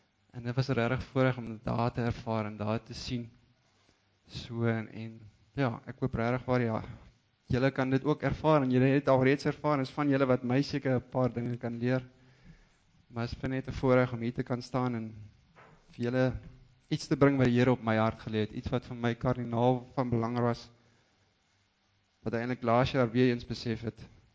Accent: Grootfontein, Otjozondjupa, Namibia; also born or lived in Windhoek; now in South Africa; En ja, ek is gebore in Namibia, grootgeword Grootfontein, Chimep en basies in Windhoek gaan matrikuleer en toe op Stellenbosch gaan swat.

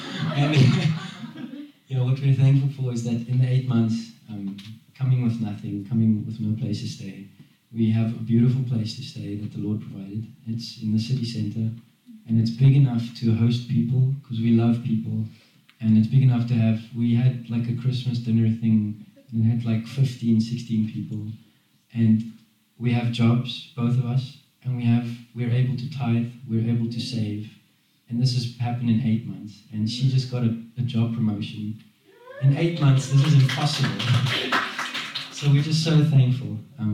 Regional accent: South Africa; We come from South Africa, and we We were just settling into a really beautiful place in South Africa. It's called Stellenbosch.

